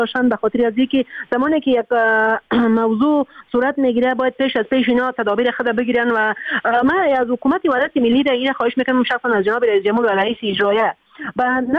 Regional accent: Afghanistan; متاسفانه در ولایت ما والیان از بیرون روان میکنن و من نمیفهم قدر جالی اومده در تخار که چرا ما کسایی نداریم که اون اوج والی باشن.

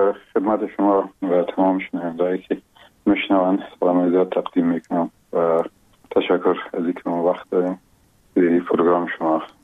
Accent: Logar, Afghanistan; در یک فامیلی بسیار مهربان و متدین یکی از قریه های قشنگ ولایت لوگر و از مربوطات ولسوالی محمد آقا، این قریه با اسم گمران و شیرازه یاد میشه، در اونجا به دنیا آمدیم و اون سالهای اول زندگی رو اونجا در اون آغوش پدر و مادر بزرگ شدیم

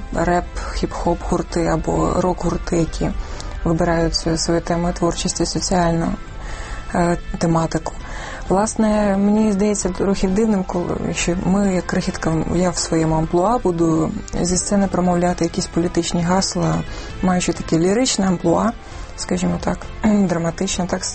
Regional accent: Kyiv, Ukraine; Як киянин, як громадянин

